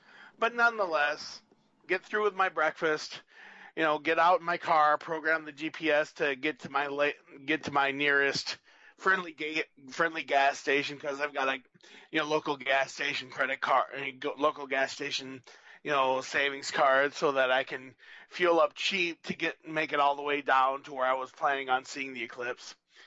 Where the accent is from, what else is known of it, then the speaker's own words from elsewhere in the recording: Minnesota, United States; Despite the fact that I grew up in Minnesota, was born and raised here, before this trip last August, this was the first time I'd ever been in the eastern half of Iowa.